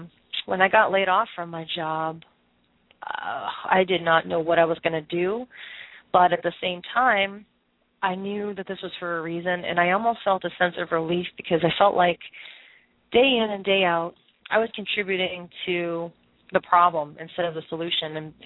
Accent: Boston, Massachusetts, United States; now in San Antonio, United States; I'm originally from Boston, but I've transplanted myself into San Antonio, Texas. And I've been here for about 4 years.

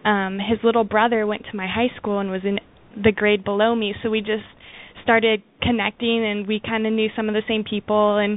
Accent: Santa Barbara, California, United States; she was doing the Christmas show at the Arlington Theater in Santa Barbara, in my hometown.

